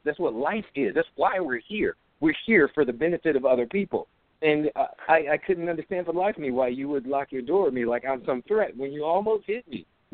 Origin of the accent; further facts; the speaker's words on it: Detroit, Michigan, United States; When I grew up in Detroit, that's what it was.